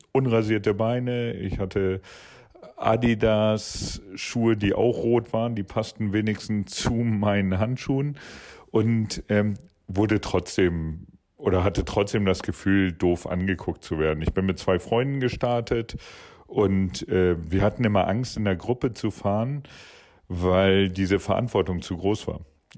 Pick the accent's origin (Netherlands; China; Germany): Germany; Stelle, Lower Saxony; ich komme aus der Nähe von Hamburg, aus Stelle.